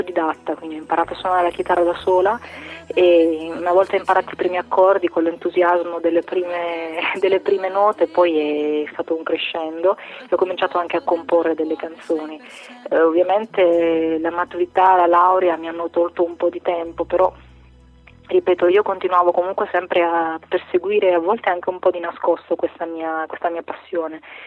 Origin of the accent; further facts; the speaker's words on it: Foggia, Apulia, Italy; born there; now in Forlì, Italy; io sono nata a Foggia ma ho studiato scienze politiche a Forlì, dove mi sono anche laureata, e quindi ci sono rimasta praticamente a vivere